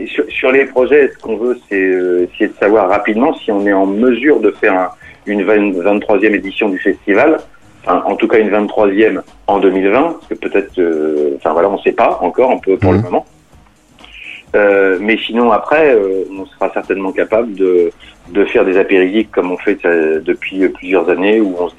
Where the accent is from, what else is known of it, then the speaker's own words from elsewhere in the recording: Lusignan, Nouvelle-Aquitaine, France; il me disait « bah ouais, mais toi, t'es de la ville ». Parce que j'étais de Lusignan.